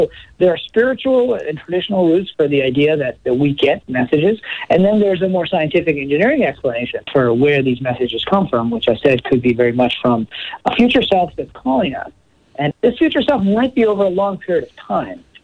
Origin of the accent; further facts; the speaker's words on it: Pakistan; born there; I was born in Pakistan